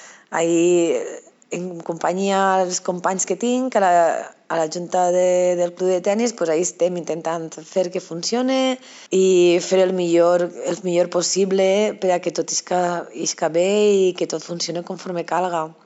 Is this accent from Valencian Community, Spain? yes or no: yes; Pego, Valencian Community, Spain; sóc de Pego i tinc 40 anys.